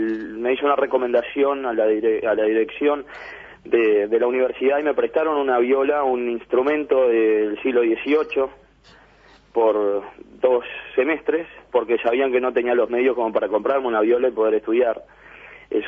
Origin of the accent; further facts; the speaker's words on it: Uruguay; moved away as an adult; Yo me fui de ahí, de Uruguay, ya habiendo sido miembro estable de la Orquesta del Sodre y becario en la Orquesta Filarmónica